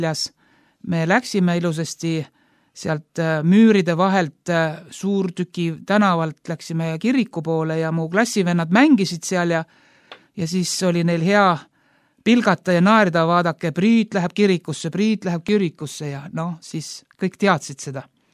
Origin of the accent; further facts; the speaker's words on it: Tallinn, Harju County, Estonia; Ma olen pärit kristlikust kodust ja perekonnast